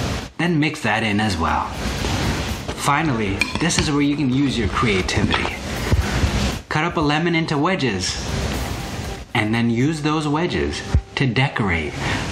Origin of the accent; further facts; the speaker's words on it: Saudi Arabia; I grew up in Saudi Arabia, and every day for iftar we would have shorba.